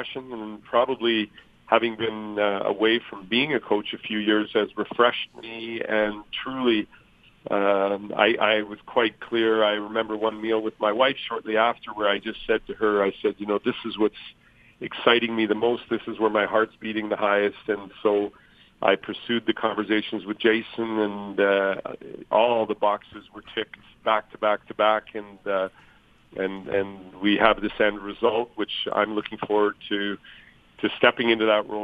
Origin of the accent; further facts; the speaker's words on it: Manitoba, Canada; since I was a kid growing up in Manitoba